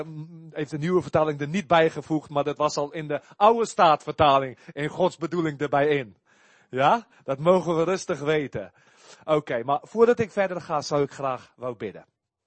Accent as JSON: {"language": "Dutch", "country": "South Africa", "tie": "born or raised there", "second_language": "Dutch", "moved": "as an adult", "lives_now": "Netherlands", "said": "je hoort het nu al aan mijn accent. Denk ik, hij komt ergens anders vandaan. Ik ben geboren in Zuid-Afrika. Ik heb daar 26 jaar gewoond."}